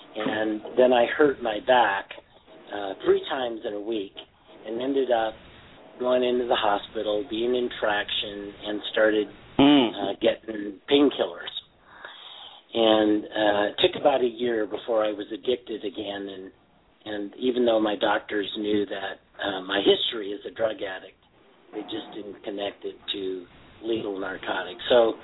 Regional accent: Seattle, Washington, United States; And so I grew up in Seattle around the University of Washington, and that was where the drug culture in Seattle was.

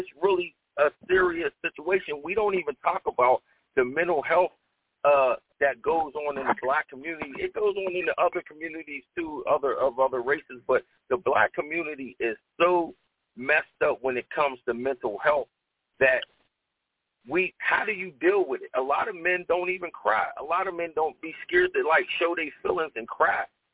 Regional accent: Pittsburgh, Pennsylvania, United States; And I grew up in a neighborhood of Pittsburgh, Pennsylvania called Homewood. And growing up in Homewood is rough.

